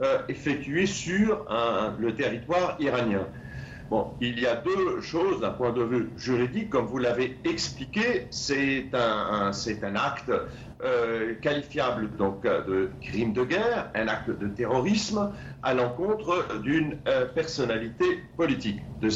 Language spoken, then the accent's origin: French; Lebanon; nous n'avons aucun intérêt en tant que Libanais d'effectuer ça